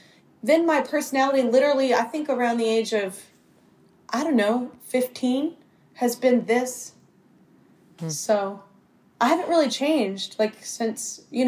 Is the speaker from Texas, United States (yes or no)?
yes; Fort Worth, Texas, United States; also born or lived in Burleson; I was born in Fort Worth, Texas, and I grew up half my life, or half my childhood life. And then I moved to Burleson, which is a completely different side of the tracks.